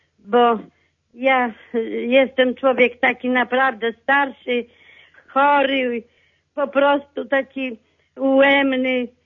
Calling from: Sulejów, Łódź Voivodeship, Poland

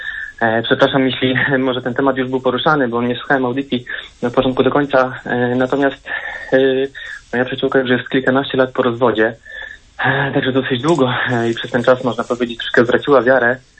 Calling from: Łódź, Łódź Voivodeship, Poland

